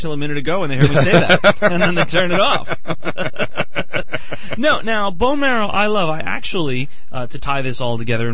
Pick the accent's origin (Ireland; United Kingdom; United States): Ireland; Do you know what I like about being Irish?